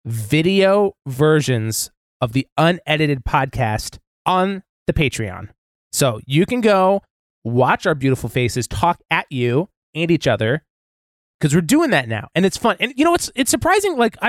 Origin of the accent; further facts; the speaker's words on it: Seattle, Washington, United States; I'm from Seattle and I drink filtered water exclusively.